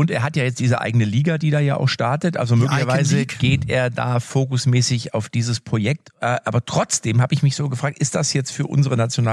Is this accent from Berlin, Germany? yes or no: no; Lippstadt, North Rhine-Westphalia, Germany; ich komme ja aus Lippstadt, da heißt es Shownotes.